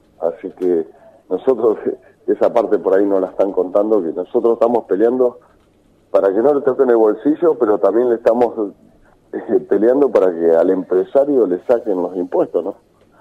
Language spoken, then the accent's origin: Spanish; Argentina; Y lo que más duele como argentino, como siempre lo digo